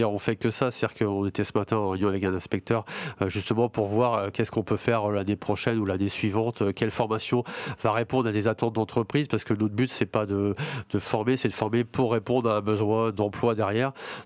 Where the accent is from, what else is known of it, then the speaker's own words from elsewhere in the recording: Brittany, France; moved away; Moi, alors déjà, je suis pas d'ici, je suis de la Bretagne, donc c'est assez loin, et donc j'ai pas fait mes études ici.